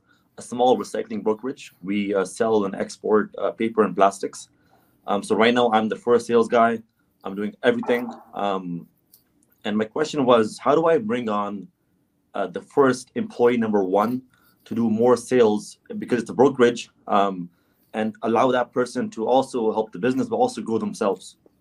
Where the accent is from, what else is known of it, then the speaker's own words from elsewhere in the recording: Toronto, Ontario, Canada; So I'm from Toronto, Canada.